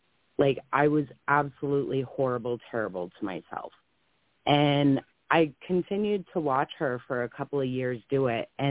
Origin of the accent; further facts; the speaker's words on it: Maine, United States; now in Middleborough, United States; Oh, I'm originally from Maine, but we live down here in Middleborough, which is close to the Cape.